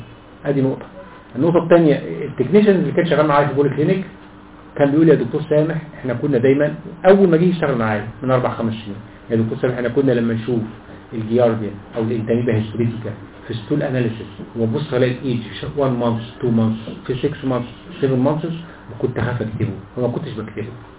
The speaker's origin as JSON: {"language": "Arabic", "country": "Egypt", "said": "ومفيش عندنا في مصر باسكوبان سيرب"}